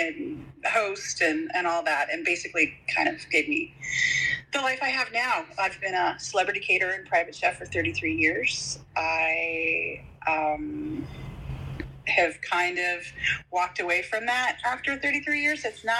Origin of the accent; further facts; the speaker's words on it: Portland, Oregon, United States; also born or lived in La Jolla; I grew up here. I was born in California, La Jolla. Grew up here in Oregon, Southwest Portland area mostly.